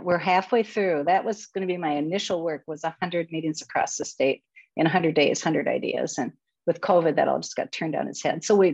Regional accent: Minnesota, United States; also born or lived in Worthington; I was born in Worthington, grew up in southwestern Minnesota.

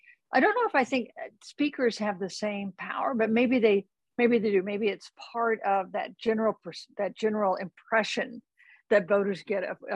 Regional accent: Kansas, United States; places like Minnesota or my home state of Kansas.

